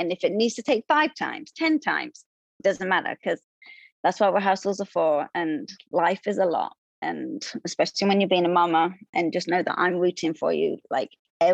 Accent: England, United Kingdom; definitely being English

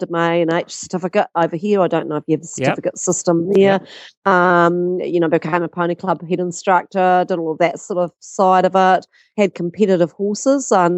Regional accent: New Zealand; And I come from New Zealand

